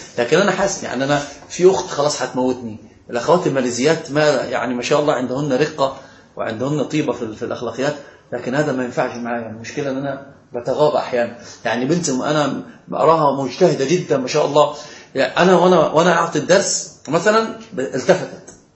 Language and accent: Arabic; Upper Egypt, Egypt; وأنا صعيدي صعيدي، يعني رأسي ما ليست كالجزائريين فوقها